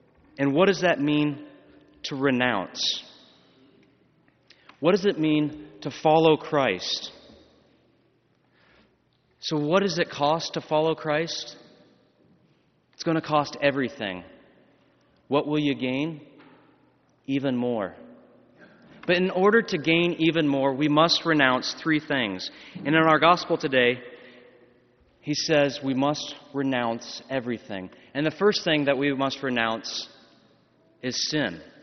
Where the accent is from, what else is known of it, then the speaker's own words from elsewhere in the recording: Lincoln, Nebraska, United States; I'm originally from Lincoln, Nebraska, and I will be, God willing, ordained a priest in May.